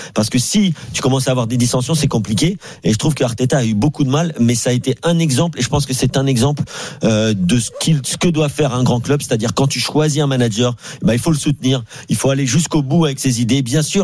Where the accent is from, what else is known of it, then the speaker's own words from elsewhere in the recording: Netherlands; Je suis néerlandais.